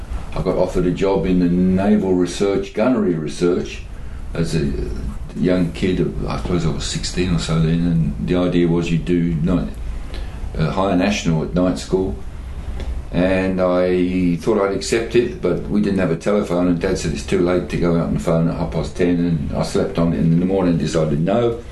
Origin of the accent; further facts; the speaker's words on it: London, United Kingdom; born there; I guess I was born in London, outside of London.